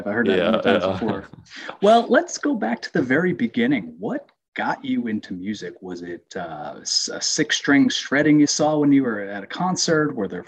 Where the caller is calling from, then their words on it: Dallas, Texas, United States; You know, I'm calling from Dallas, or I live in Dallas.